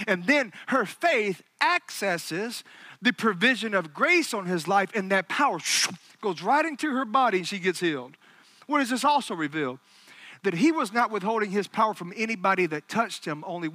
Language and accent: English; Alabama, United States; I know I do have a very sarcastic, redneck sense of humor. I am from Alabama. Roll Tide, Pastor.